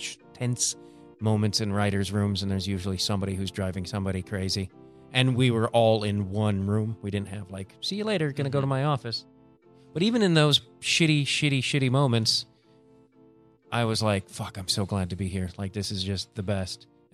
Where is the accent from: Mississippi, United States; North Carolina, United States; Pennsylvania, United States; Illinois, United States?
Illinois, United States; Chicago; And I got to go to Chicago, and that was the most important for me because that's my hometown.